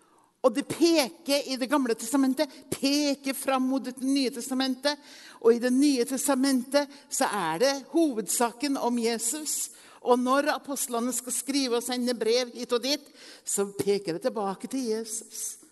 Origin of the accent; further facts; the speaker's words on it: Innlandet, Norway; For jeg kommer fra Hedmarktoppen, og jeg trodde alle var der.